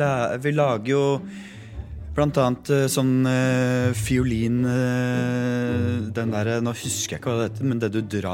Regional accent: Eidsvoll, Akershus, Norway; Jeg vokste jo opp I Rådal. I Eidsvoll og sånn. Bodde der med familien. Hadde en helt vanlig oppvekst. Hadde to vanlige foreldre. Mamma sykepleier, pappa lagersjef. Alenebarn.

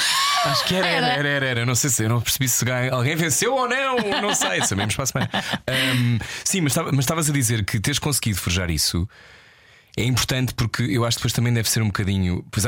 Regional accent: Portugal; Não, eles ficam assim: is that really a Portuguese accent? E eu, sim.

